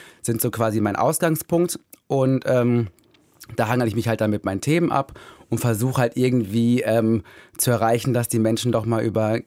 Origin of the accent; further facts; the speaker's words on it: Recklinghausen, North Rhine-Westphalia, Germany; Ich bin in Recklinghausen groß geworden, nicht unbedingt eine Großstadt.